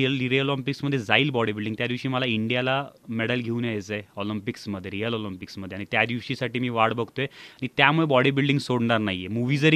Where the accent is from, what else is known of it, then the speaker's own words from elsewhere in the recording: Aurangabad, Maharashtra, India; औरंगाबादचं खूप प्रेम आहे, माझा जन्म इथेच झालाय। … पण औरंगाबाद माझं कायम हेच आहे, इथंच एज्युकेशन येथे झालं आहे।